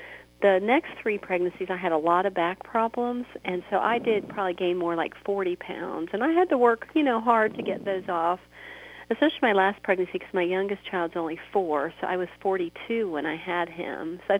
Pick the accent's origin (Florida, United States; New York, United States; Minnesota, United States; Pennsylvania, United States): Florida, United States; now in West Tennessee, United States; I am from the Mid-South. We live in West Tennessee right now, but I did grow up in Florida, and so kind of more consider myself a Florida native, although we certainly are enjoying Tennessee.